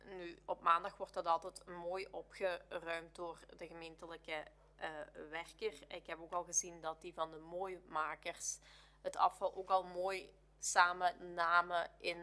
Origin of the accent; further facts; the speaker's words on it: Wellen, Flanders, Belgium; Ik was afgelopen weekend in mijn thuisdorp in Wellen